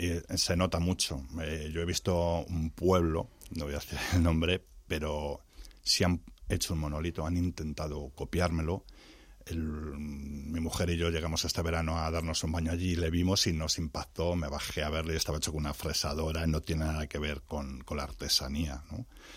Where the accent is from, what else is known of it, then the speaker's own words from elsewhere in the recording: Hoyo de Pinares, Castile and León, Spain; born there; Yo, pues mira, nací allí en Hoyo de Pinares.